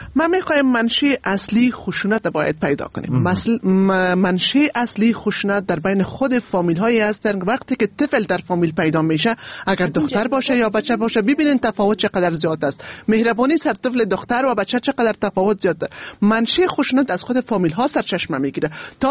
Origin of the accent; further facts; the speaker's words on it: Afghanistan; ما الحمدلله مسلمان هستیم، ما شما افغان هستیم، جرگه های قومی داریم